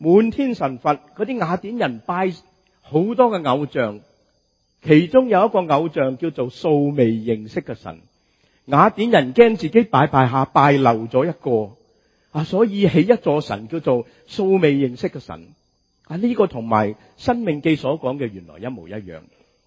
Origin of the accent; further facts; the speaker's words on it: Guangdong, China; 我哋广东人讲话仲一针见血